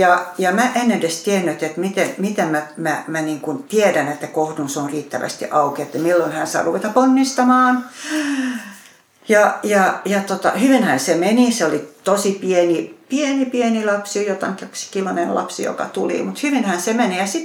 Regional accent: Ostrobothnia, Finland; uskon Jumalaan ja mä oon varttunut uskollisessa perheessä Pohjanmaalla

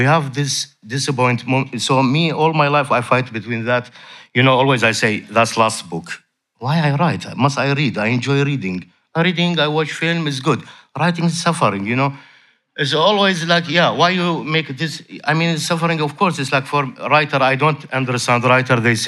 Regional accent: Iraq; English is a second language; For example, I'm from Iraq.

